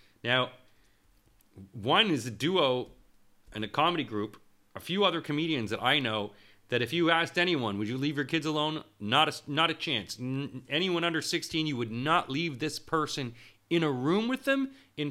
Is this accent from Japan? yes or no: no; Canada; now in United Kingdom; But I was basically told, as a Canadian, we have enough of you.